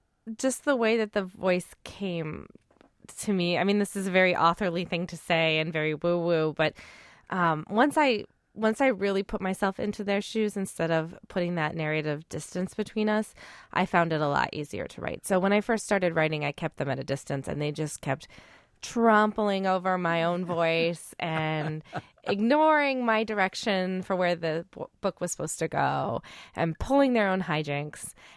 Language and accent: English; Iowa, United States; Well, I'm from Iowa